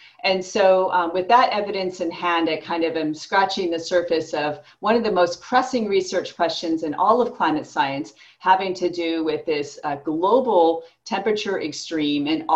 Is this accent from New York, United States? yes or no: no; Georgia, United States; searching out and scaling climate solutions in my home state of Georgia.